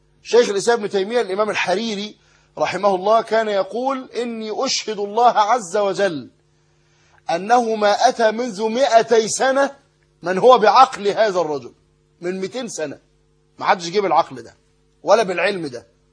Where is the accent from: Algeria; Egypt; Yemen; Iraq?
Egypt; انتوا عارفين المثل الدارج عندنا في مصر